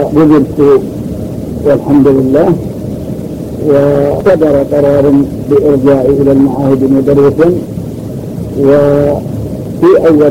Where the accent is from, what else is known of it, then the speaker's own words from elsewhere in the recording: Al-Majaniyah, Jazan Province, Saudi Arabia; born there; من مواليد قرية المجانية، وكانت ولادتي في آخر عام 1946.